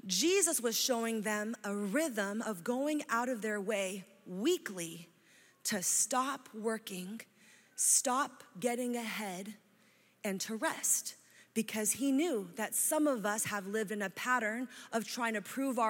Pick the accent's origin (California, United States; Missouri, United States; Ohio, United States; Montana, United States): California, United States; San Francisco; It's like if you came to my hometown and you were like … have you heard of the Golden Gate Bridge?